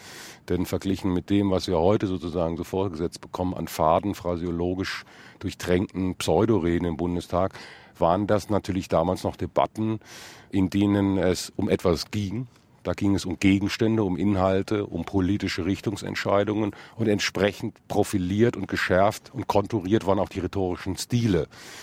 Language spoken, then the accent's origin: German; Bonn, North Rhine-Westphalia, Germany; ich bin prägende Jahre in Bonn groß geworden, quasi im Windschatten des alten Bundestages.